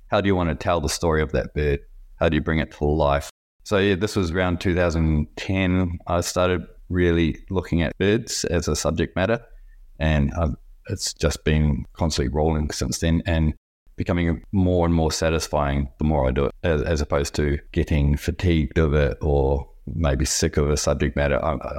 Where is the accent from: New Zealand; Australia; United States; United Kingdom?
New Zealand; growing up in New Zealand